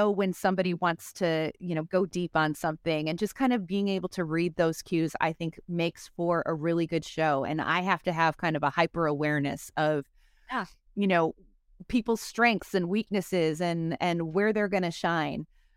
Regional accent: Chicago, Illinois, United States; I'm like I said, I'm from Chicago, so I'm a real hot dog stan and aficionado.

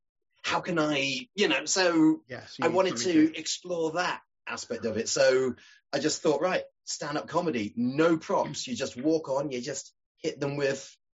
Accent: South West England, United Kingdom; born there; although I was born in Cornwall, by this time in my life, I'd completely lost that Cornish accent.

